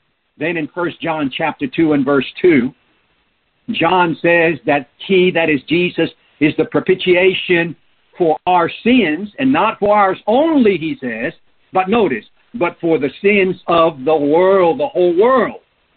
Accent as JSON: {"language": "English", "country": "Peru", "tie": "born or raised there", "also_born_or_lived": "Southeast Asia", "first_language": "Spanish", "second_language": "English", "said": "My native language, I was born in Peru, and so I grew up speaking Spanish."}